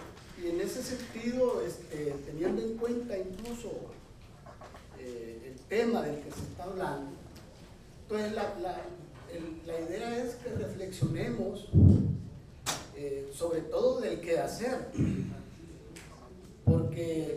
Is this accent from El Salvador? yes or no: yes; El Salvador; vengo de El Salvador